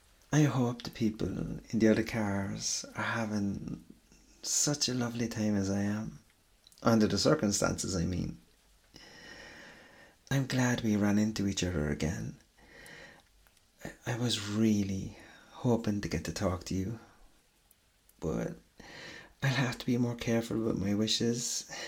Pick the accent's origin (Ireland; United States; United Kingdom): Ireland; I'm Irish, we bluff our way through everything. As I said, I'm Irish.